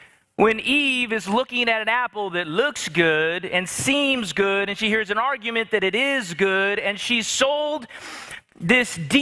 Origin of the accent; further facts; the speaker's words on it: Bakersfield, California, United States; And I am from Bakersfield, California. I've been there since my parents moved us there in high school.